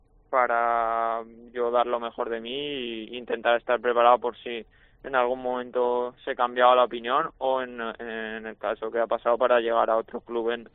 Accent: Valencian Community, Spain; siendo valenciano y valencianista, pues el poder jugar en Mestalla se disfruta muchísimo

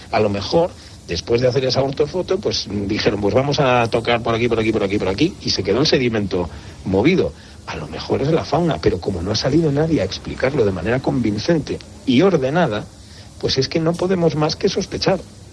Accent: Spain; y soy español

